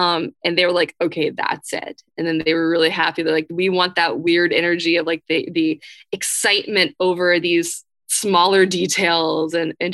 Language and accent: English; Matthews, North Carolina, United States; I grew up in Matthews, North Carolina, and every year we would have this thing called Matthews Alive on Labor Day weekend